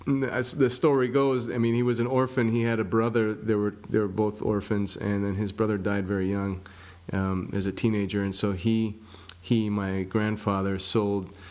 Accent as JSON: {"language": "English", "town": "Chaska", "region": "Minnesota", "country": "United States", "tie": "born or raised there", "said": "growing up in Chaska at that time was a town of about 7,000 people, so there were no other minorities there."}